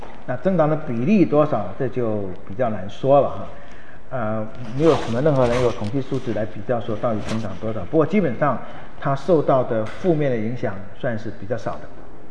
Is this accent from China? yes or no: no; Taiwan; 我台湾长大了